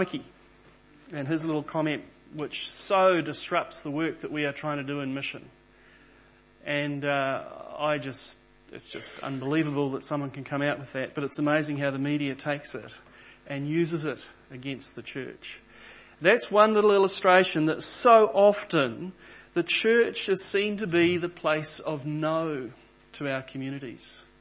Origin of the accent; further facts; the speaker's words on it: Papua New Guinea; I grew up in Papua New Guinea. I was born there.